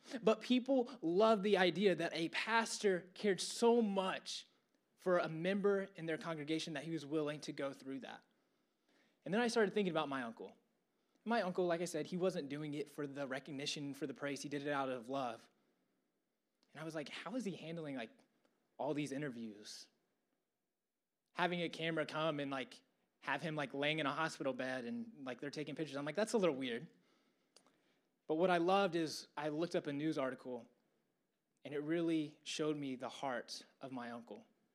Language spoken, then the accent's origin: English; Atlanta, Georgia, United States; So obviously, I'm from Atlanta. I love my city.